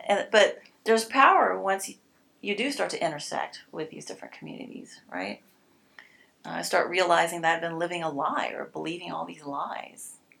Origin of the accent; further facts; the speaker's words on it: United States; I said, "I'm not Japanese." I said, "I'm actually American I'm Taiwanese American."